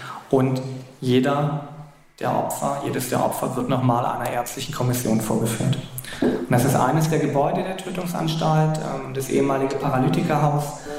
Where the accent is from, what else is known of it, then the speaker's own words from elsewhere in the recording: Saxony, Germany; Das ist eine Luftbildaufnahme meiner Heimatstadt aus dem Jahr 1927.